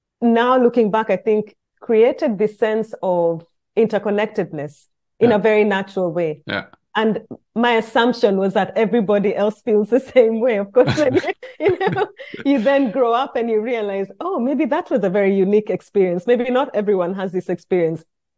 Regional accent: Kenya; I was born and raised in Kenya

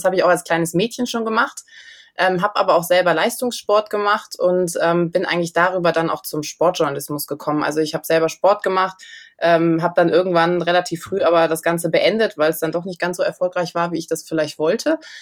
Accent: Bergisch Gladbach, North Rhine-Westphalia, Germany; ich komme aus Bergisch Gladbach, da kommt Heidi Klum her.

